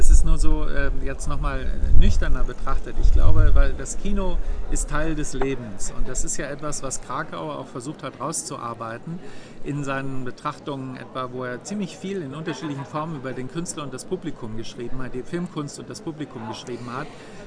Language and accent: German; Germany; Das müssten wir uns ja fragen als Deutsche.